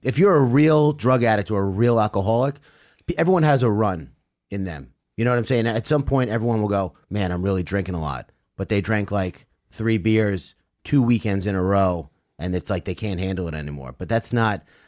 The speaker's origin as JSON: {"language": "English", "country": "Ireland", "said": "Well, I'm Irish, so yeah, it was."}